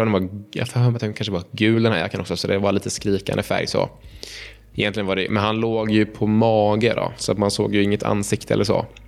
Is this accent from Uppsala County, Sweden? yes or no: yes; Uppsala, Uppsala County, Sweden; Nej, men jag är uppväxt i centrala Uppsala